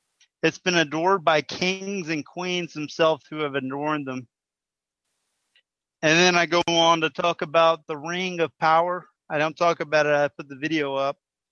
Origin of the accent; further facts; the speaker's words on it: the South, United States; when I say Southerners, I'm a Southerner myself.